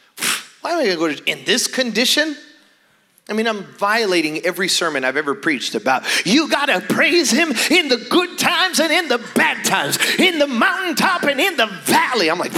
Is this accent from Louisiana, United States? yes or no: no; Chicago, Illinois, United States; I was raised in Chicago, but like, you know, western suburbs.